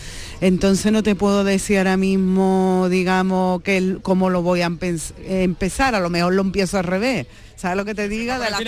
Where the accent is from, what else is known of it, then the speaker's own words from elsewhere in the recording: Seville, Andalusia, Spain; muy contenta de estar en la Bienal de Sevilla, en mi tierra.